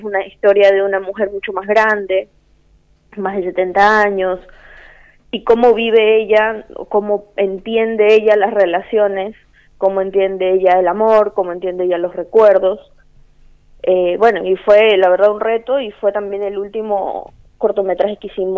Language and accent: Spanish; Ecuador; yo soy de Ecuador